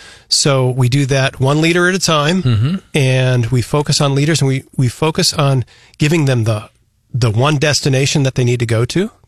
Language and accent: English; Chicago, Illinois, United States; born there; I grew up, you know, born in Chicago, you know, Cook County General Hospital on the south side in a Dutch community.